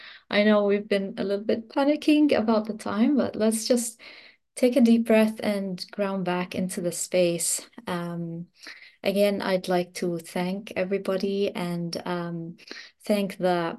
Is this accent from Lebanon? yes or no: yes; Lebanon; I'm originally from Lebanon in the Middle East, and we have big, beautiful cedar forests in the mountains.